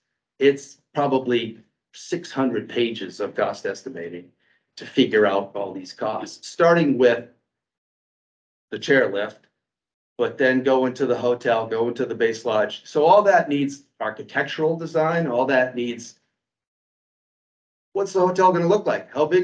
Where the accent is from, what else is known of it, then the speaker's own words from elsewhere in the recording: Maine, United States; I grew up here in Maine. I skied Mount Abram, Sunday River as a kid, Shawnee Peak.